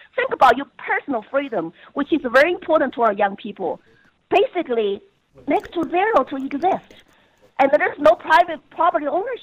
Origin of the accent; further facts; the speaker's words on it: Sichuan, China; the Christians in my home state, Sichuan province, and they all have been prosecuted